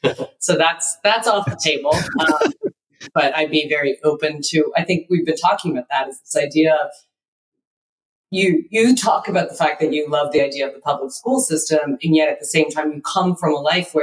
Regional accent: California, United States; now in Sonoma County, United States; We live in Sonoma County in the most you know, beautiful place in California. We come from Silicon Valley.

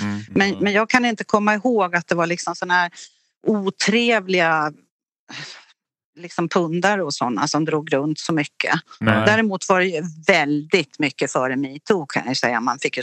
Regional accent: Stockholm, Stockholm County, Sweden; jag är uppvuxen i Stockholm.

